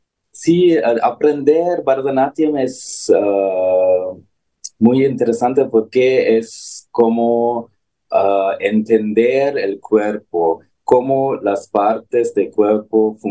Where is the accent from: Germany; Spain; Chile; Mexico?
Germany; also born or lived in Denmark; nací en Dinamarca, pero crecí en Alemania, pero mis antepasados son de la India